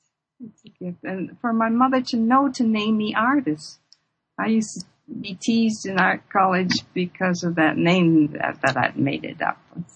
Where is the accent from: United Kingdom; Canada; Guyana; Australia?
Canada; born there; also born or lived in Ann Arbor, United States; in a little all-Black village called North Buxton. And Depression years, we moved, and that's how I was born in Canada, but back and forth to Ann Arbor.